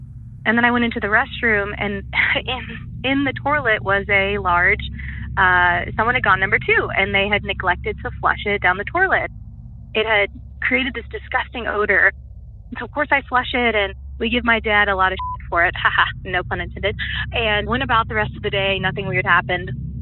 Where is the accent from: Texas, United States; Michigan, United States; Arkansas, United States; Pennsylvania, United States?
Arkansas, United States; I'm originally from Arkansas, and this is where my story takes place.